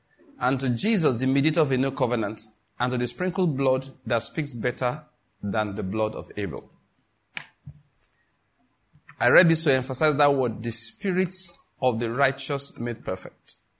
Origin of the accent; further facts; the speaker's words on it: Maiduguri, Borno, Nigeria; I'm from Maiduguri, of course.